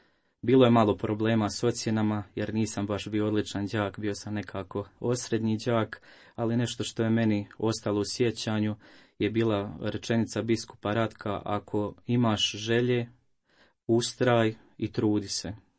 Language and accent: Croatian; Broćanac, Federation of Bosnia and Herzegovina, Bosnia & Herzegovina; also born or lived in Posušje; Nakon očeve smrti, majka i ja smo se preselili u malo mjesto Broćanac, gdje sam ja odrastao zajedno uz baku i djeda